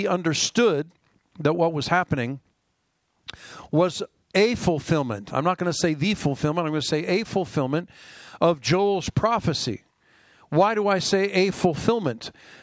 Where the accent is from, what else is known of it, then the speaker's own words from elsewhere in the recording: Israel; I'm a Jew from Israel, even though my native tongue is English, but I'm primarily functioning in Hebrew because I'm from Israel.